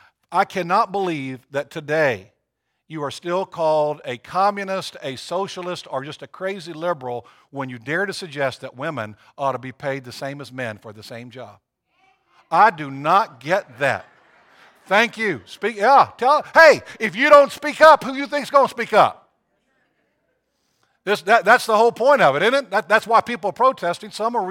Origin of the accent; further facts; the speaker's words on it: Jamaica; accent: Jamaican; I'm viewed as a black person until they hear my Jamaican accent. I know that sets me apart in some ways.